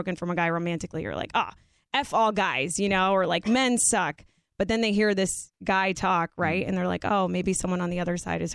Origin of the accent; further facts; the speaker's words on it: Florida, United States; because I was just from South Florida, where, you grow up in your group of friends, your environment.